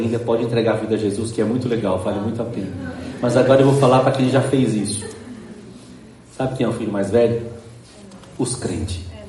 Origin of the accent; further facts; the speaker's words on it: Bahia, Brazil; Eu sou baiano, tem essas coisas.